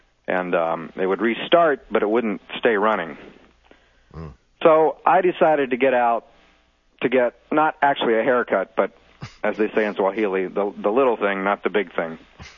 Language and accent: English; Ohio, United States; From Ohio.